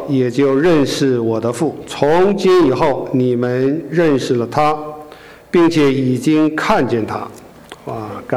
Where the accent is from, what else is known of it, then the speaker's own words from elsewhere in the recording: Northeast China, China; 因为我也是东北人，